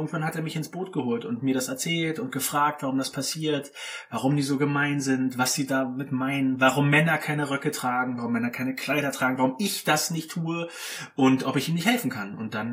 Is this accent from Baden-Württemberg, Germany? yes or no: no; Berlin, Germany; moved away; Wir sind ursprünglich aus Berlin, meine Lebenskomplizin und ich.